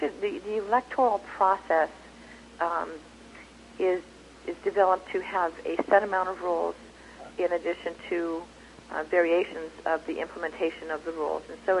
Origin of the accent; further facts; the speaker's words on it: United States; born there; Well, I have a birth certificate that shows that I was born in the United States.